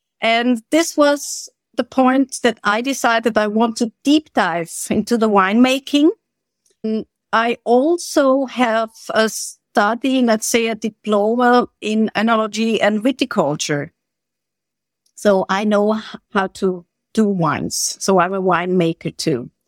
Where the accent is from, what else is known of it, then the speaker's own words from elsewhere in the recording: Switzerland; English is a second language; now in Bosnia and Herzegovina; Actually, I'm coming from Swiss. I'm from Switzerland. I'm Swiss. And I live here in Bosnia and Herzegovina since 2018. First year in Sarajevo, and now we moved to my beloved Herzegovina, the southern part of Bosnia and Herzegovina.